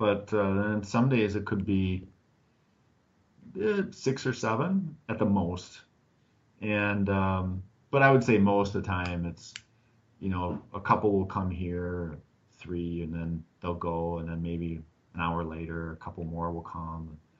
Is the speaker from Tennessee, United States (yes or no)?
no; Minneapolis, Minnesota, United States; also born or lived in Seattle; I grew up in Minneapolis, and then we moved away and lived in Seattle for about 7 years and had our kids, and then we moved back to our family about 12 years ago.